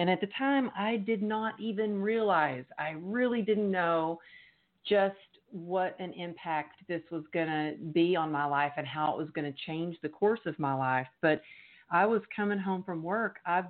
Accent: Texas, United States; I'm from Texas. Of course I like to push through pain.

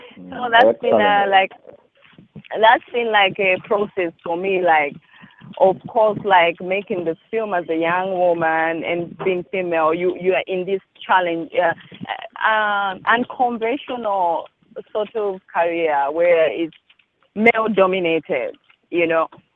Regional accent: Zambia; I started having interest in film at the age of 13. You know, being young and growing up in Zambia. I don't come from a rich family

